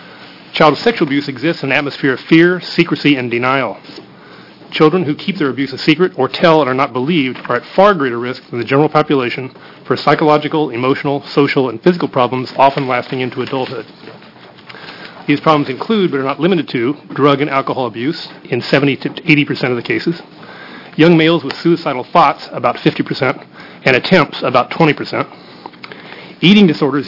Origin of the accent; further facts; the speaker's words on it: Indiana, United States; We are from Indiana.